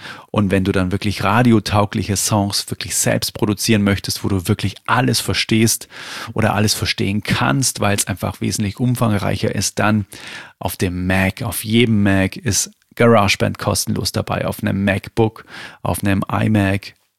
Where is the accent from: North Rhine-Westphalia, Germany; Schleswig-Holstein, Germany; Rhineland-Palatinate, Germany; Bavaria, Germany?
Bavaria, Germany; wie man bei uns in Bayern sagt